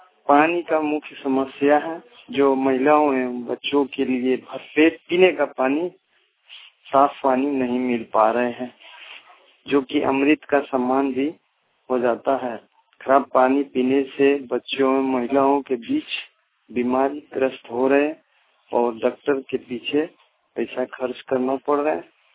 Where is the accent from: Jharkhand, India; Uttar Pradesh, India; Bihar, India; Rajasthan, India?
Jharkhand, India; Deoghar; पंचायत खोरीपाना प्रखंड देवघर से हूँ। मैं अपने गांव के बारे में कुछ समस्याओं के बारे में चर्चा कर रही हूँ। मेरे गांव के कुल आबादी 1500 के बीच में है